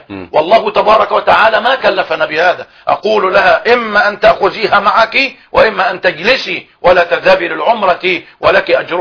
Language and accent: Arabic; Egypt; لو كنا كمصريين مثلا إلى رابغ وهي قريبة من جدة